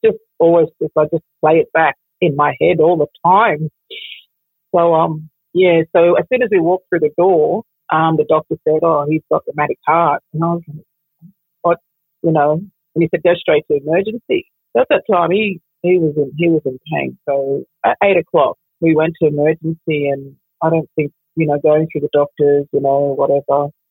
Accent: Cairns, Queensland, Australia; Born and raised in Cairns, far north Queensland. My family ties back to Moa Island, St. Paul's. Traditional name is Wag Village.

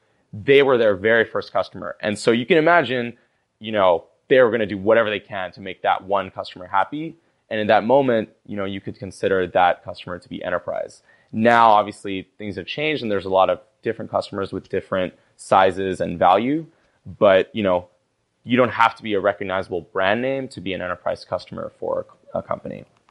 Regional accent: California, United States; You know, goes without saying, I grew up in the Bay Area. I'm a huge fan of Bay Area sports, 49ers and Warriors.

